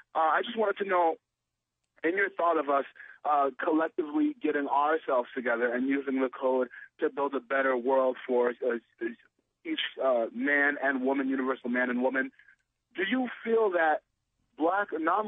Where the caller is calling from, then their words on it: New York City, New York, United States; Oh, I'm calling from New York City.